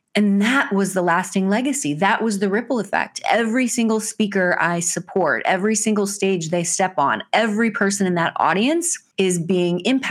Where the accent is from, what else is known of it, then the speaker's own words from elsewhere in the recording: Arnold, Missouri, United States; I grew up in Arnold, Missouri on a small farm, and my grandmother had an eighth grade education, never learned to drive the car